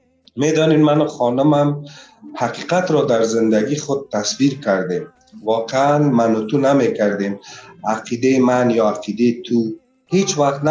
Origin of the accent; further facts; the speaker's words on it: Afghanistan; also born or lived in Iran; برگشتیم به کشور ما افغانستان و ادامه زندگی را همونجا شروع کردیم.